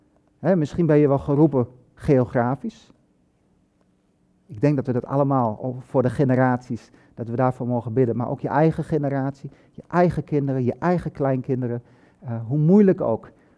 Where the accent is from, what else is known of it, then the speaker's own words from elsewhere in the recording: Hengelo, Overijssel, Netherlands; Ik kom uit Hengelo. Ik ga naar dezelfde kerk als Bent-Jan. Ik praat niet zo als Bent-Jan